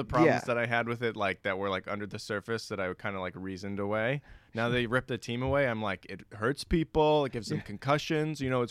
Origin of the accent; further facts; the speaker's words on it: New York City, New York, United States; I'm like, okay, I'm a New Yorker who came from here, I am like a guy now.